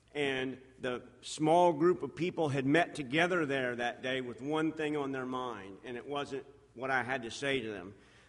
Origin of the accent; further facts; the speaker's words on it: Fort Lauderdale, Florida, United States; but actually I'm from Fort Lauderdale, so the whole city of Fort Lauderdale, no one went to church.